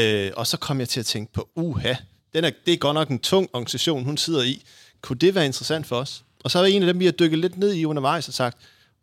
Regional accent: Jutland, Denmark; jeg kommer jo fra Mørke Jylland

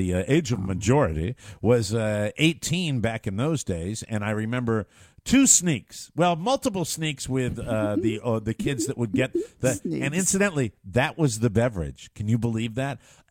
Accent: Glastonbury, Connecticut, United States; Yes, lots of wonderful flavors growing up in Glastonbury, Connecticut, ladies and gentlemen.

